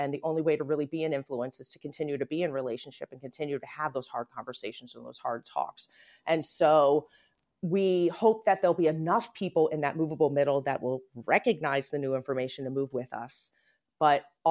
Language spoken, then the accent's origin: English; United States; would really hinder my well-being as an American.